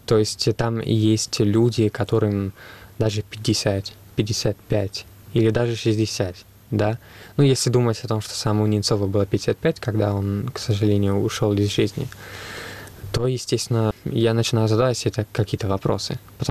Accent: Florence, Tuscany, Italy; Russian is a second language

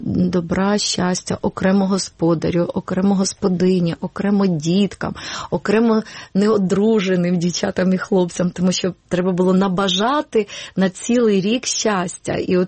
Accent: Western Ukraine, Ukraine; born there; now in Kyiv, Ukraine; я народилася на Західній Україні, а там майже все життя прожила у Києві.

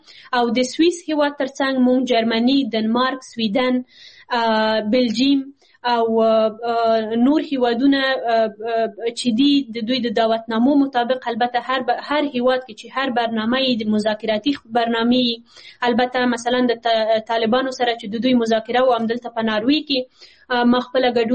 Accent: Afghanistan; دا بیا یوازې موږ افغانان یو

